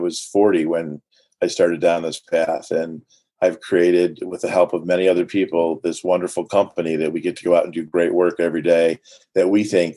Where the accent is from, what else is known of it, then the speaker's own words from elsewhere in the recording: Rochester, United States; when I would tell them I was from Rochester, they would say it's a nice mid-major city. It's conservative, generally speaking.